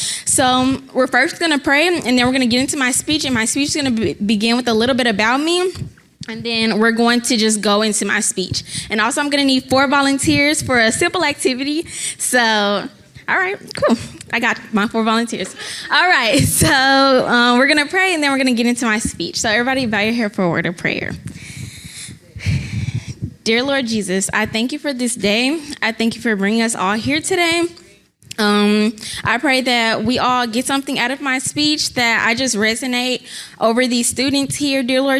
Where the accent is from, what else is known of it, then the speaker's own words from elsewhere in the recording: Dallas, Texas, United States; Okay, so I was born on April 9th, 2005, and I was raised here in Dallas, Texas.